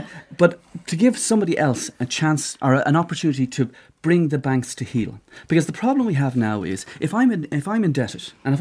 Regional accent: Galway, Connacht, Ireland; Well, I'm from Galway

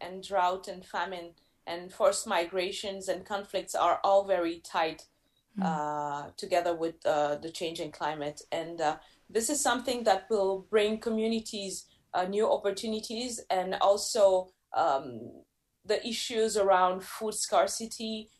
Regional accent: Bamako, Mali; English is a second language; also born or lived in Accra, Ghana; now in Europe; Because I'm from the Sahel, I was born in Mali and raised between Bamako and Accra in Ghana.

